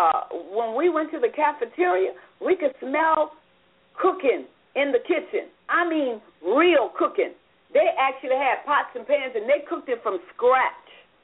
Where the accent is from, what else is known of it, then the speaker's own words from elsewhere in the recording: Jacksonville, Florida, United States; But, you know, I was brought up here in Jacksonville partly.